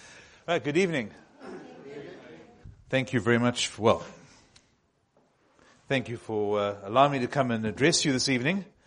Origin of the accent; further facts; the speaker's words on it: England, United Kingdom; I know it's a very different culture in church here. And being English, you are generally very polite.